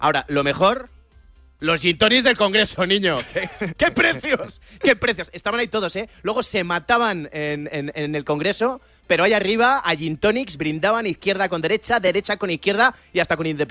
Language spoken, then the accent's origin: Spanish; Spain; Yo ante todo soy español, ¿eh? Y muy español.